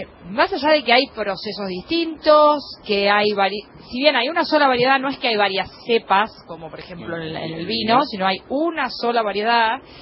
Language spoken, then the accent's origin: Spanish; Argentina; que nos identifica como argentinos